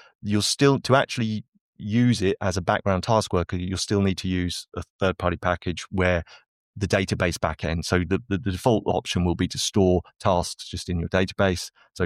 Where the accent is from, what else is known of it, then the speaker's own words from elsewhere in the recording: Palafrugell, Catalonia, Spain; Palafrugell, which is my hometown, which is on the Mediterranean coast in northeastern Spain.